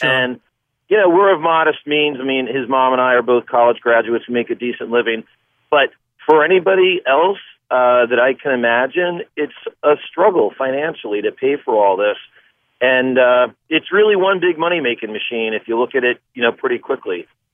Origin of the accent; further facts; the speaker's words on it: Queens, New York, United States; I mean, I played CYO baseball growing up in Queens, and my parents might have had to write a check